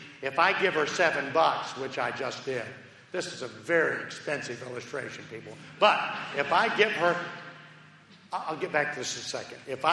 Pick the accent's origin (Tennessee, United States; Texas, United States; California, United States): Tennessee, United States; I'm from Tennessee.